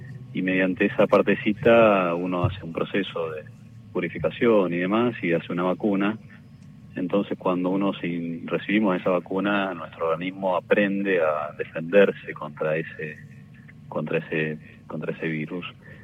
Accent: Argentina; como argentinos no podemos no estar orgullosos de semejante noticia

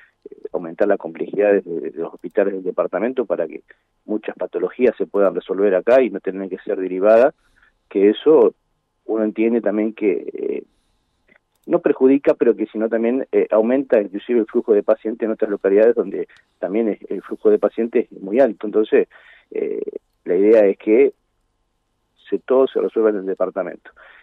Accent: Ibicuy, Entre Ríos, Argentina; moved away as an adult; now in Buenos Aires, Argentina; yo estudié toda mi infancia y mi adolescencia en Ibicuí. Después me trasladé a la ciudad de Buenos Aires

